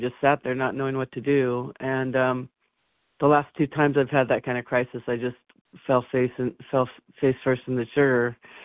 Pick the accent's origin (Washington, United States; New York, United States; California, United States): Washington, United States; I'm from Washington State